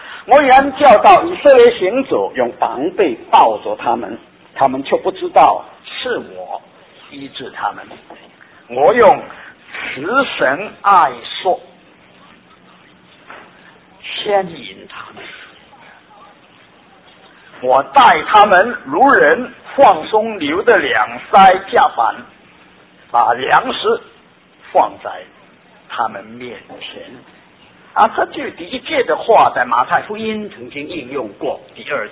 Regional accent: Fujian, China; 我们福建人讲烂绳拉猪啊，半紧半松啊。

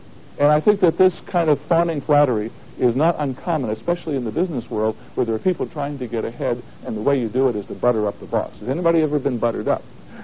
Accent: Boston, Massachusetts, United States; In fact, I come from Boston. And in Boston, you know, you get manners with your mother's milk. You're supposed to behave in a certain way because you're a proper Bostonian.

